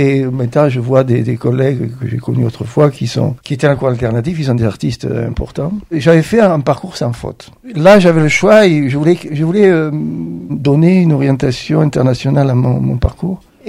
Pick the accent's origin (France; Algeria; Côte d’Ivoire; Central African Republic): France; Paris, Île-de-France; Bon, et puis parisien. Alors, quand je suis à Paris, on me dit que j'ai l'accent du Midi, et comme je suis ici, on me dit que j'ai